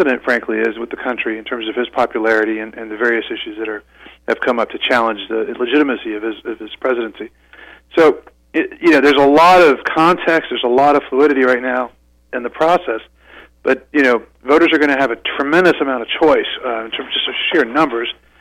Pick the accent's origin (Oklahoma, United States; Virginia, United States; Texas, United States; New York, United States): Virginia, United States; my goodness, I'm from Virginia. I'd never seen anything like this in Virginia